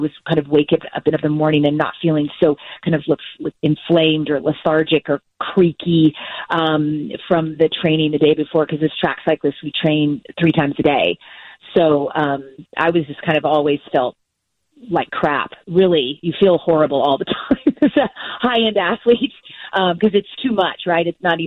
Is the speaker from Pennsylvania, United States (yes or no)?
no; Kentucky, United States; So I grew up in Kentucky, so I grew up on fried chicken and casseroles and macaroni and cheese and brisket and all of it.